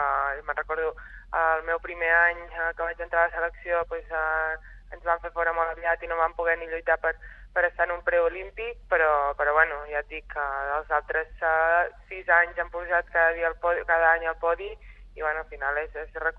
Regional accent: Girona, Catalonia, Spain; Soc gironina

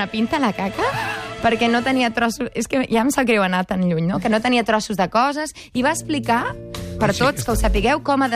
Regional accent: Catalonia, Spain; Som catalans, això.

